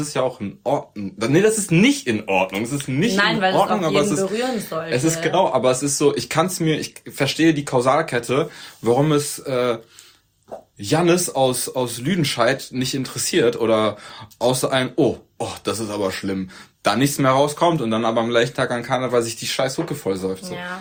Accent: Turkey; now in Germany; Guck mal, Alter, ich bin Türke, ich sehe auch so aus

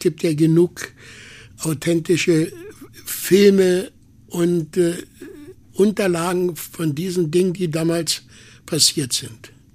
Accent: Berlin, Germany; Ich sage, ich komme aus Berlin.

